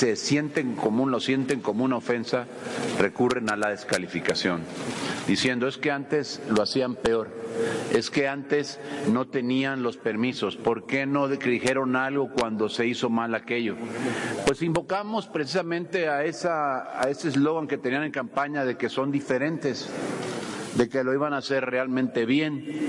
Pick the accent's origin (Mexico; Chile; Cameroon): Mexico; Veracruz; Yo soy de Veracruz, y él también, esa parte del sureste de Veracruz